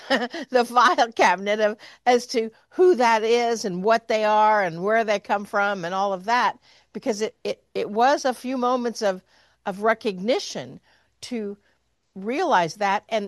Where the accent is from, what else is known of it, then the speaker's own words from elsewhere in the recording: Kansas, United States; now in Missouri, United States; I grew up in Kansas. I live in Missouri, which is the buckle of the Bible Belt.